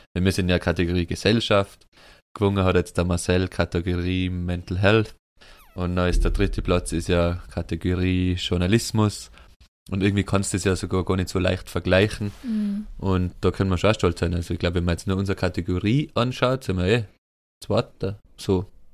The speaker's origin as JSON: {"language": "German", "region": "Tyrol", "country": "Austria", "said": "dass wir einfach, wir als Tiroler so eine große Community haben"}